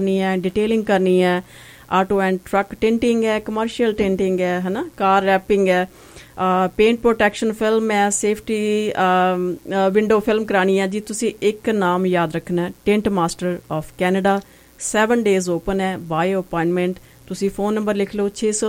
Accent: Punjab, India; ਮੈਨੂੰ ਬੜਾ ਪ੍ਰਾਊਡ ਹੈ ਕਿ ਮੈਂ ਪੰਜਾਬੀ ਹਾਂ

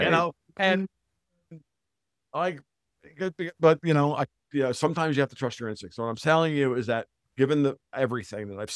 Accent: United States; You know, I'm an American.

